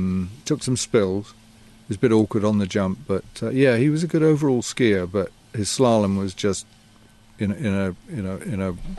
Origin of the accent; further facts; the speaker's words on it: Yorkshire and the Humber, United Kingdom; Well, not so much. I'm from Yorkshire.